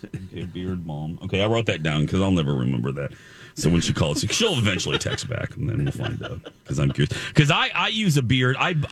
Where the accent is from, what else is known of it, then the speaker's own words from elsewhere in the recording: Indiana, United States; Because I'm from Indiana